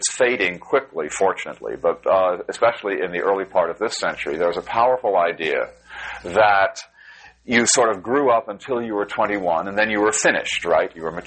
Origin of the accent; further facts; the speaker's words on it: California, United States; I come from California, where it's, of course, as you know, virtually an obsession.